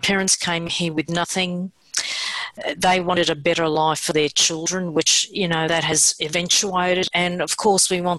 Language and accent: English; Australia; born there; I was born in Australia. My mother and father came on the boat in the early 60s, as the immigrants did. And my mother's background is she's from Greece on the island of Crete.